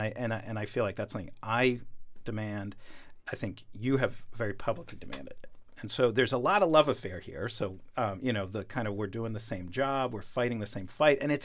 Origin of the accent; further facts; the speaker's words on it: New York, United States; I'm from New York. My mom's Israeli.